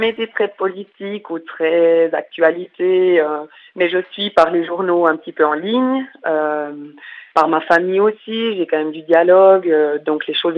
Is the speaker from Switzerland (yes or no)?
yes; Jura, Switzerland; J'ai pratiquement toute ma famille établie dans le canton du Jura, une partie de mes amis. Toujours un plaisir de rentrer dans le canton du Jura parce que c'est là où j'ai grandi.